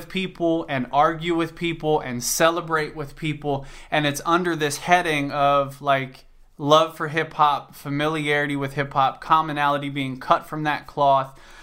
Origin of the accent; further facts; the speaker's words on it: Cincinnati, Ohio, United States; I'm from Cincinnati, Ohio. Anyway, so, you know, we lived in a duplex.